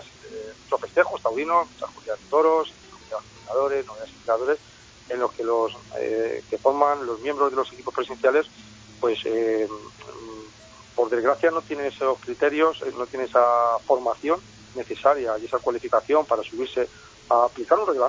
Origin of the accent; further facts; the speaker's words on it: Castilla-La Mancha, Spain; un municipio de mi tierra, de Ciudad Real, de Cinco Casas, por ejemplo, que es un municipio de 700 habitantes